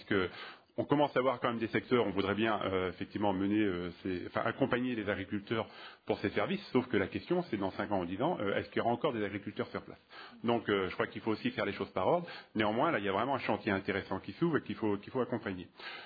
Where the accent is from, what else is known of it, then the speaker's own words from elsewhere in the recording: Nouvelle-Aquitaine, France; chez moi en Charente-Maritime, hein, deuxième zone humide de France